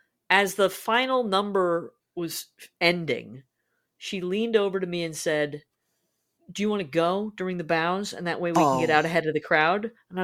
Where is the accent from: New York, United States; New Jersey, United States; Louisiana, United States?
New Jersey, United States; I grew up in New Jersey, obviously